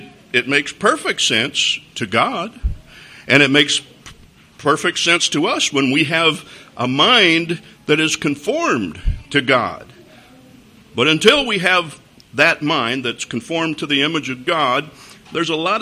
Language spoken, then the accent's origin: English; Colorado, United States; now in Kuwait; Where I grew up, the place where I grew up in Colorado didn't have a whole lot of immigrants, so most of the kids in my school, they were just like me.